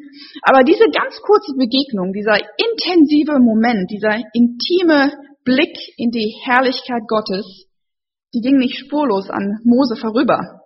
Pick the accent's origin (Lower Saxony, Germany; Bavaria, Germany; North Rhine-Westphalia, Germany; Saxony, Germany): North Rhine-Westphalia, Germany; Düsseldorf; born there; also born or lived in United States; Bin 31, gebürtige Düsseldorferin.